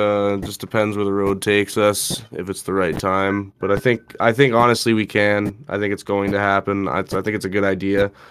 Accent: Kenora, Ontario, Canada; We both grew up in Kenora.

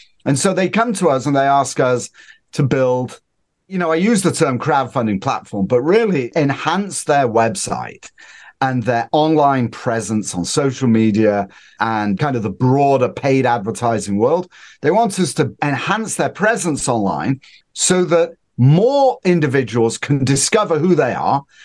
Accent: Northern England, United Kingdom; moved away; So I'm originally from Northern England, a very, very long time ago.

